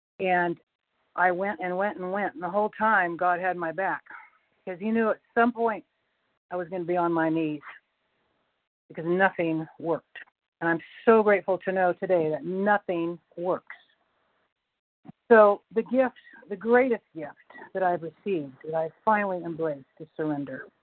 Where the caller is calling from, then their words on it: North Carolina, United States; Morning. North Carolina.